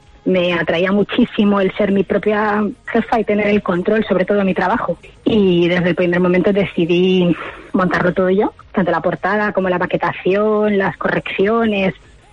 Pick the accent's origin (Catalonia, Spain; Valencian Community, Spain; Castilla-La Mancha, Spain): Castilla-La Mancha, Spain; Guadalajara; now in Madrid, Spain; Sí que te digo que soy muy de Guadalajara. Mis padres siguen viviendo en Guadalajara, yo ahora mismo vivo en Madrid y la verdad es que voy casi todos los fines de semana. Sí, además yo siempre recuerdo mi infancia en Guadalajara como algo muy especial.